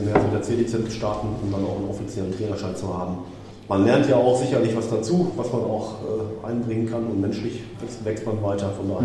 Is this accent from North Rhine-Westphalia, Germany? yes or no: yes; Hamm, North Rhine-Westphalia, Germany; Ich komme ursprünglich aus Hamm. So, da habe ich eine Fahrt bis hierhin.